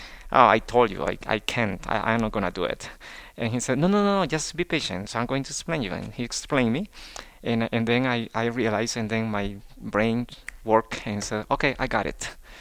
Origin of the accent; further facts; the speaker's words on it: Nicaragua; Of course, I'm from Nicaragua